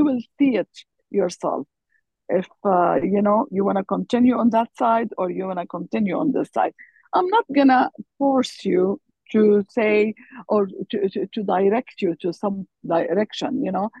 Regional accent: Palestine; now in United States; it represents me as an American Palestinian woman. And I felt like what they are doing, good causes back home there to help the needy people.

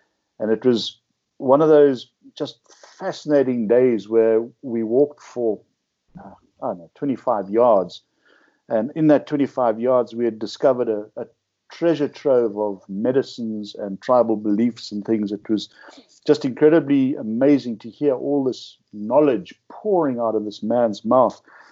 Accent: South Africa; the paradigms and illusions that I had growing up in South Africa.

